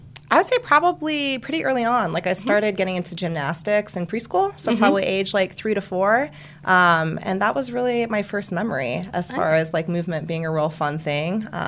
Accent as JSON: {"language": "English", "region": "Hawaii", "country": "United States", "tie": "born or raised there", "lives_now": "Colorado, United States", "said": "I grew up on Kauai, so very, mm-hmm. very small island"}